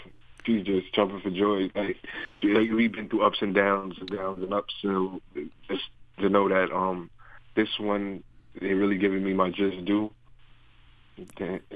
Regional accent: Bronx, New York, United States; Yeah, I'm from New York and I'm from the Bronx.

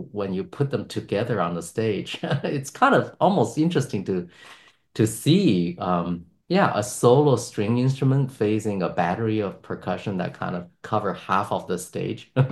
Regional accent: Beijing, China; English is a second language; when I was still a child, I was growing up in Beijing, and this is the last years of the Cultural Revolution.

